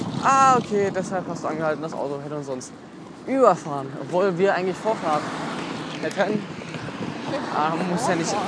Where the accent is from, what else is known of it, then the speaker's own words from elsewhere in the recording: East Germany, Germany; das kann ich sagen, weil ich komme aus dem Osten.